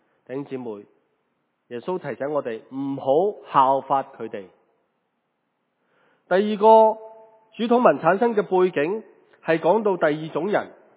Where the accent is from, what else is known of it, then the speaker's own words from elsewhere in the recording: China; 我哋可以今日称中国人以外嘅人系外邦人。我哋中国人唔单止称外邦人，我哋又即是连个省以外我们都叫外省人啊。